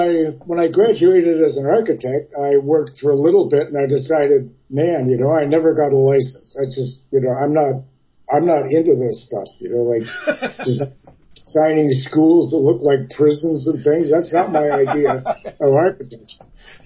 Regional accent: Kitchener, Ontario, Canada; I grew up in Kitchener, Ontario. Western Ontario. It's an industrial city.

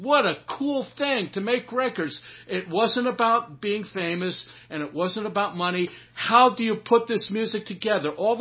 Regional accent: Princeton, New Jersey, United States; Growing up in Princeton, one of the memories that I have is driving in Dad's car, and he'd listen to Cousin Brucey on the radio, WABC in New York City.

